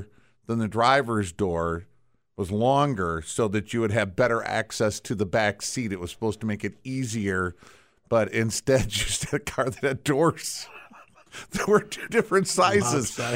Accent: Racine, Wisconsin, United States; Saw a million of them because they made them in Kenosha. We grew up in Racine, so Gremlins were everywhere.

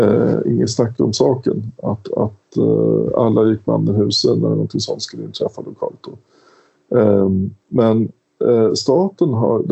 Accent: Stockholm, Stockholm County, Sweden; Folket är ju då att en dalmas ska känna identitet med mig som stockholmare och att vi ska vara ett.

